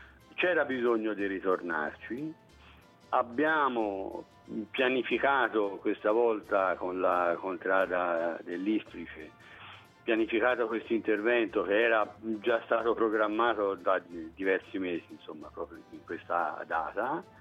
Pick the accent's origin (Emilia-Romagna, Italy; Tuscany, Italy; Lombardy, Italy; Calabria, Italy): Tuscany, Italy; Siena; per chi come me, insomma, nato e cresciuto a Siena, convinto di aver visto tutto, di sapere tutto